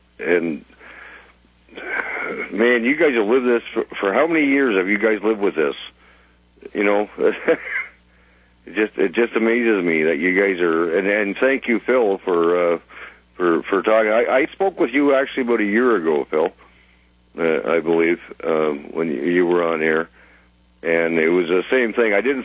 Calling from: Canada; the now I'm calling from Canada. Now we have hate crimes laws here in Canada

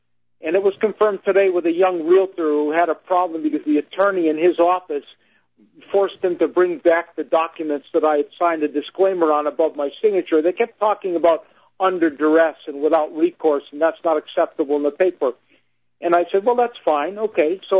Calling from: Connecticut, United States; and I'm calling from Connecticut, where stability, where stable is defined as being nice and quiet.

